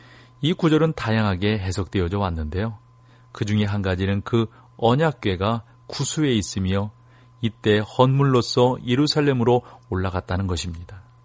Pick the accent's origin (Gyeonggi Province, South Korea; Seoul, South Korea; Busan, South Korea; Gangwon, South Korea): Gyeonggi Province, South Korea; Suwon; 저는 뭐 여러분들이 들으셔서 알겠지만 표준어를 사용한다고 생각하는데요. 저는 경기도가 제 고향이니까요. 수원이 고향이니까